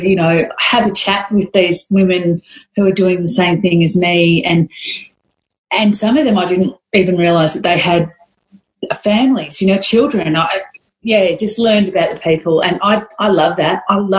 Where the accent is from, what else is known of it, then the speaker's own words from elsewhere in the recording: United States; because I am American